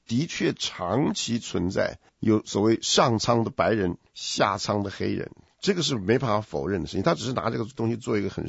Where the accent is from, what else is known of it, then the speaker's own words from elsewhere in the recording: China; 我们中国人的话讲，亮光不一样。